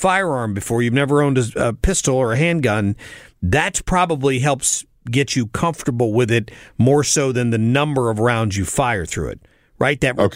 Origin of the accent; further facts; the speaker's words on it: the South, United States; The South. I'm from the South.